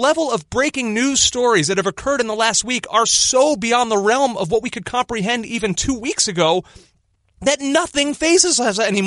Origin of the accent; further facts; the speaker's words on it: Philadelphia, Pennsylvania, United States; In 2008, I had never, as a Philadelphian, I was born in 1984. The last championship the city of Philadelphia won was in 1983 with the Sixers.